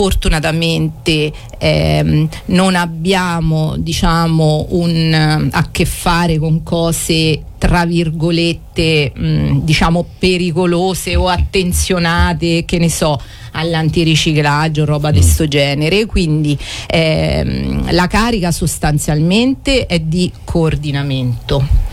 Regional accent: Nocera Umbra, Umbria, Italy; now in Gualdo Tadino, Italy; vivo a Gualdo Tadino da 22 anni, sono originaria di Nocera e abito a Murano.

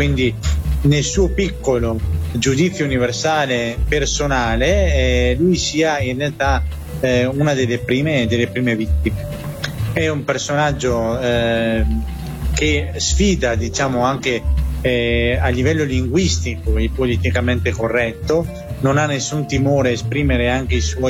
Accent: Chioggia, Veneto, Italy; Io vengo da Chioggia, che è un porto peschereccio, il porto peschereccio più importante dell'Adriatico

